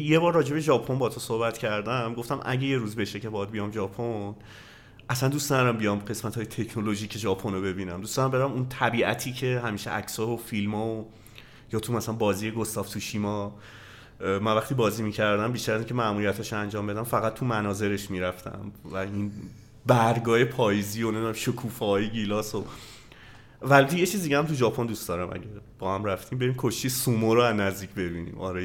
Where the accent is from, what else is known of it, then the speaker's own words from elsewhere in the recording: Rasht, Gilan, Iran; آره رشت حتی ولایتم.